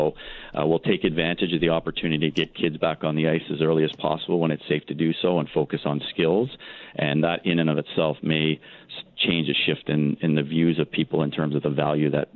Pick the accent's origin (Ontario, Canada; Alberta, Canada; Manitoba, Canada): Ontario, Canada; Scarborough; I grew up in Scarborough in a very diverse community and went to a high school that was very diverse.